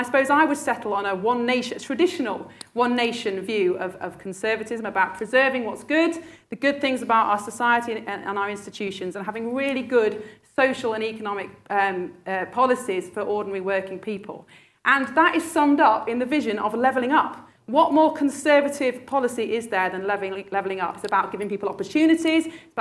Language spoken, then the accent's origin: English; Sheffield, Yorkshire and the Humber, United Kingdom; Well, I was born and brought up in Sheffield. I grew up in the 80s and 90s.